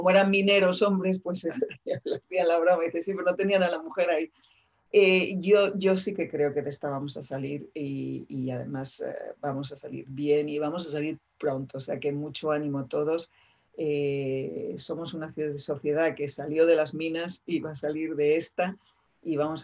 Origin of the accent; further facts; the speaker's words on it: Asturias, Spain; yo soy asturiana y entonces crecí oyendo muchas historias de mineros